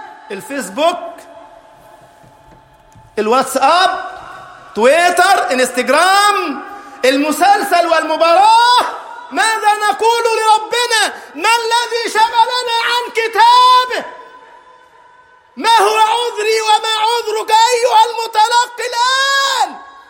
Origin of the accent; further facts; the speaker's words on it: Egypt; اجعل بلدنا مصر أمناً أماناً سخاءً رخاءً